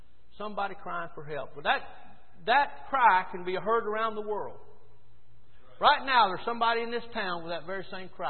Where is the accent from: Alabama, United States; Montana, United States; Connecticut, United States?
Alabama, United States; Warrior; I grew up in Jolly Trailer Park, the poorest place in town. the ghettos of the South are the little poor trailer parks, okay?